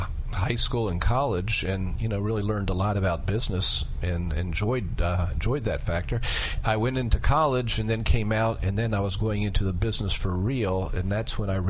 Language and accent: English; Kensington, Maryland, United States; Yeah, I grew up in Kensington, Maryland, and our family had a business they started in 1948, which was a small furniture and appliance store.